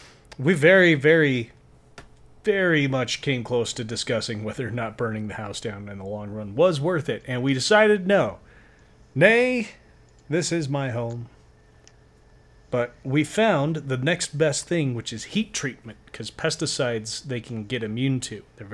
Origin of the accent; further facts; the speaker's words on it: Pagosa Springs, Colorado, United States; But when I was growing up in Pagosa, we had like two separate infestations